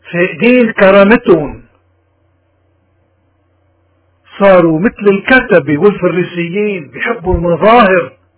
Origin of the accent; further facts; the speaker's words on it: Lebanon; وهودي اللي لازم نحن كلنا نكون كلبنانيين